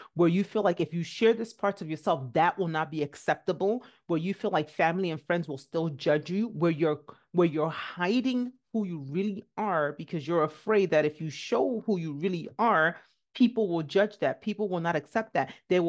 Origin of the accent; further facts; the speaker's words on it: Nigeria; as a Nigerian, you're not allowed to talk about how your parents hurt you